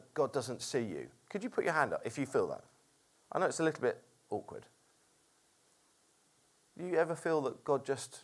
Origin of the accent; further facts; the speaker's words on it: Watford, East of England, United Kingdom; born there; now in London, United Kingdom; We've lived in London like for quite a long time. I was born over near Watford, around there. I've been around, knocking around here for a lot of my life. Lived at other places at different times, but always been around knocking.